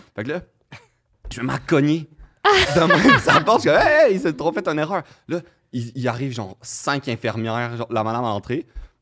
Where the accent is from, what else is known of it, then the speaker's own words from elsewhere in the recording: Saint-Jérôme, Quebec, Canada; mais en plus, je viens de Saint-Jérôme, là, je devrais en avoir.